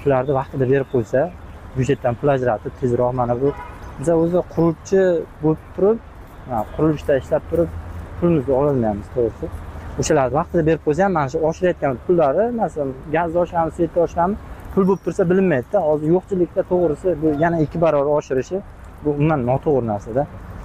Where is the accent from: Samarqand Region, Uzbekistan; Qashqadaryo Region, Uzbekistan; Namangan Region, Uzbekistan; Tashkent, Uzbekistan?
Qashqadaryo Region, Uzbekistan; Biz o'zim Qashqadaryodanman.